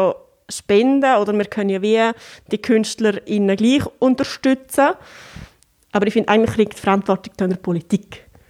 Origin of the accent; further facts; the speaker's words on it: Graubünden, Switzerland; Und als Bündnerin wirst du recht, ja.